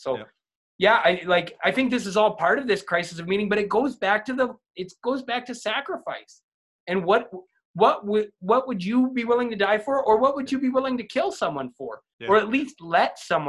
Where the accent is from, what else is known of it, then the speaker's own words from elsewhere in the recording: Canada; So yeah, I'm a Canadian.